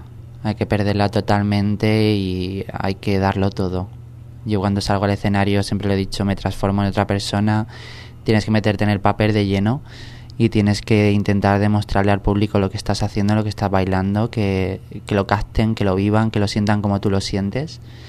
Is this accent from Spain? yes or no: yes; Spain; estoy deseando empezar a bailar, a estrenar y a ver España, a ver mi país, que es lo que quería.